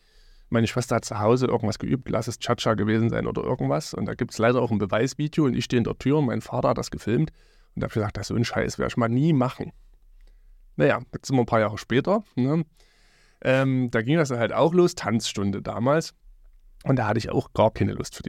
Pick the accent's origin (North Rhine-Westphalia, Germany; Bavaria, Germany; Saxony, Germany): Saxony, Germany; Radebeul; Ich bin in Kötzschenbroda zur Schule gegangen.